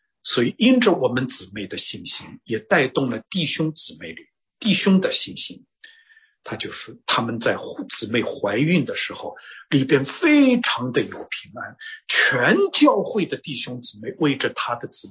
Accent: Shanghai, China; 我听不懂，我是上海人，我听不懂。

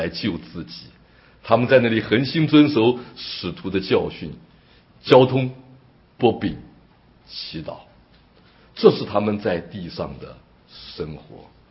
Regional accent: China; now in United States; 我们从中国来到美国，我们很自然的就能够把美国弄成 Chinatown

